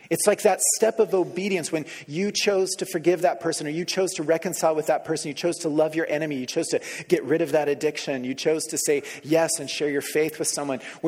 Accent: Colombia; Growing up in South America, in Colombia, I admired

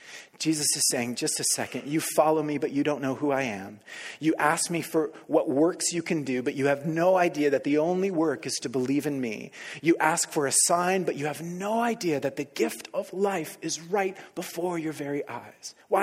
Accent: Oklahoma, United States; Okay, so I grew up in Oklahoma.

